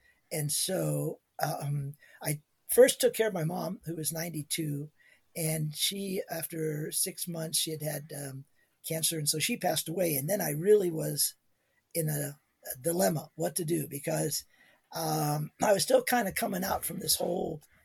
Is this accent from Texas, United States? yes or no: no; Ohio, United States; I grew up in Ohio, like I said, and a large part of my time was spent in Ohio.